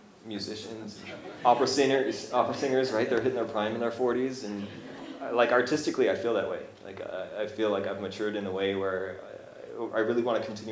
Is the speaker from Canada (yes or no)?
no; San Francisco, California, United States; I grew up in San Francisco.